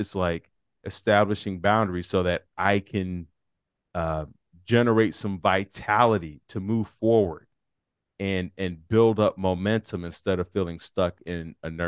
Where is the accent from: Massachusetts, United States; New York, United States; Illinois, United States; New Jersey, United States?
Illinois, United States; Chicago; You know, I'm from Chicago, so I grew up on The Godfather, Miller's Crossing